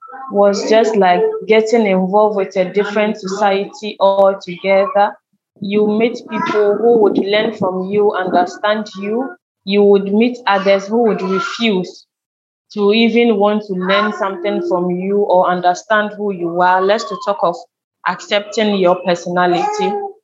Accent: Ghana; a visually impaired lady, 28 years. I'm from Ghana, and I am a social worker working in the Volta region, to be precise.

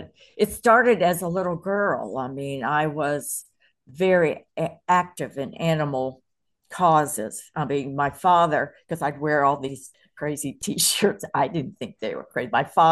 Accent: Pittsburgh, Pennsylvania, United States; Another time, I remember when I was even younger, six or something, we grew up in Pittsburgh, Pennsylvania, and I used to play with my little gang on the railroad tracks.

